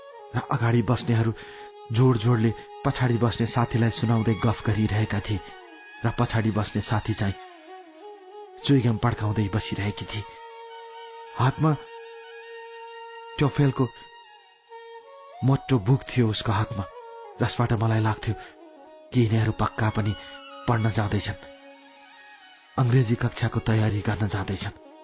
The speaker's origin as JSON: {"language": "Nepali", "town": "Bhaktapur", "region": "Bagmati", "country": "Nepal", "tie": "born or raised there", "also_born_or_lived": "Panauti", "said": "हामी चारजनाको परिवार भक्तपुरमा बस्न थालेको धेरै वर्ष भइसक्यो मेरो बालापन मैले काठमाडौँ खाल्डोभित्रको भक्तपुरमा बिताएको छु"}